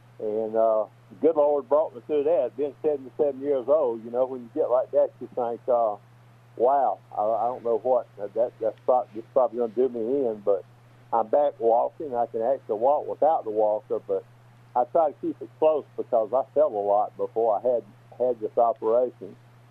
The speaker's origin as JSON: {"language": "English", "region": "South Carolina", "country": "United States", "said": "but I'm from South Carolina, about the middle of the state"}